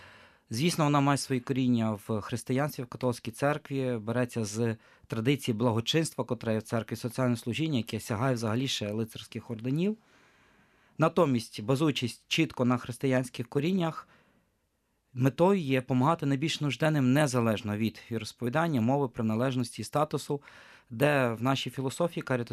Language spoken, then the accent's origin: Ukrainian; Sloviansk, Donetsk Oblast, Ukraine; also born or lived in Poland; now in Lviv, Ukraine; Я сам зі Слов'янська. Але вже роками живу у Львові, але перед тим навчався і жив в Польщі.